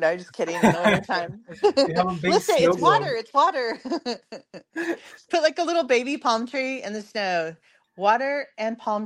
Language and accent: English; California, United States; So like, I'm from California.